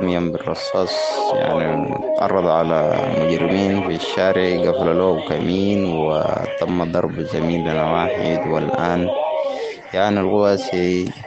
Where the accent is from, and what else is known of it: Sudan